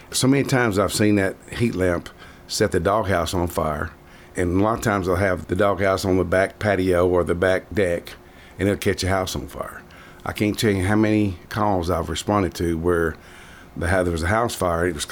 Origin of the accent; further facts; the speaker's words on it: Murfreesboro, Tennessee, United States; And back when I was growing up in Murfreesboro, I knew where every high school was, every road was, every business was